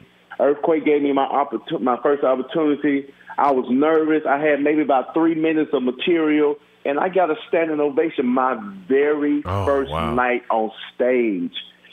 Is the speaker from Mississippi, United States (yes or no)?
yes; Mississippi, United States; growing up in Mississippi, man, it was truly a childhood dream of mine, man, wanting to be in the entertainment business.